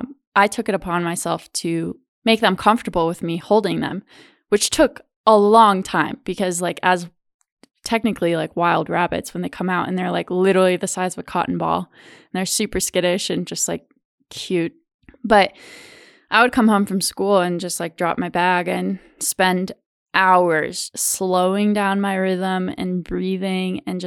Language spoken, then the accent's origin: English; Wyoming, United States; I grew up in Wyoming, and we actually had rabbits as kids.